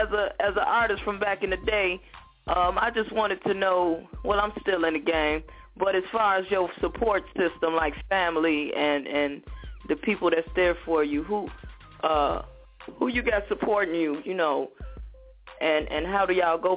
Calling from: St. Paul, Minnesota, United States; I'm calling from St. Paul.

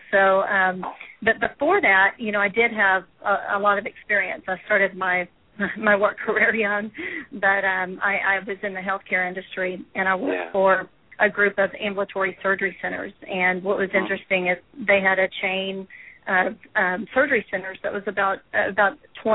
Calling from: Victoria, Texas, United States; I'm calling from Victoria, Texas.

